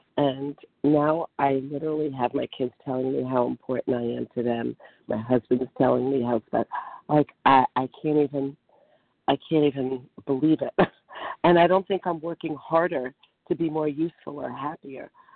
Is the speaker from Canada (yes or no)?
no; New Jersey, United States; compulsive overeater from … from New Jersey.